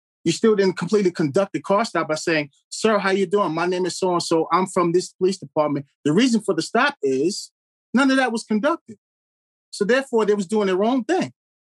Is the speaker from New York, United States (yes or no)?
yes; New York, United States; By being real with them. Yeah, I'm from New York. I have fun.